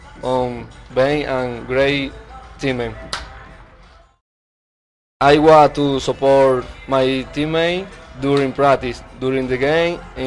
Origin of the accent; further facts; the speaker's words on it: La Romana, Dominican Republic; I'm from La Romana, Dominican Republic.